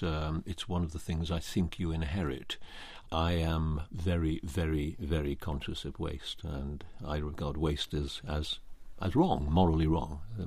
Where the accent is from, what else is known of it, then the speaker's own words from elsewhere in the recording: Cardiff, Wales, United Kingdom; Splott was a district of Cardiff, yeah. We were respectable poor.